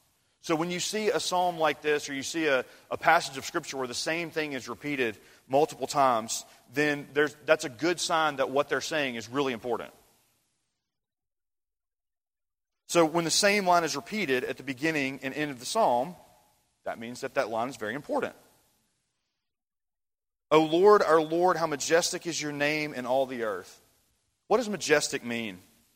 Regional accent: Mississippi, United States; And if y'all don't know, I'm from Mississippi. Being from Mississippi, we are known for one particular famous king, and that, of course, would be

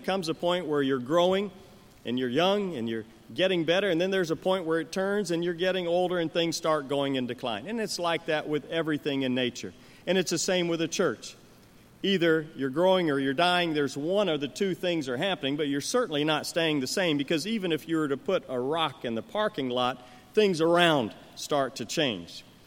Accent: Liberia; I have an identical twin brother. We grew up together in Liberia from the time we were 6 years old till we went off to college

